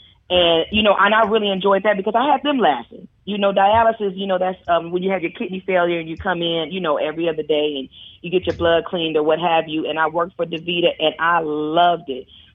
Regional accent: Decatur, Georgia, United States; also born or lived in California; I'm originally from Georgia. I'm a Grady baby. I'm from Decatur. So I went back to Georgia because, you know, I always claim Georgia.

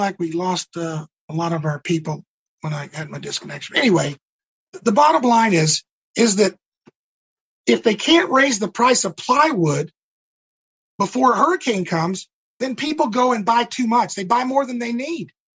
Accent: Mississippi, United States; And I'm originally from Mississippi.

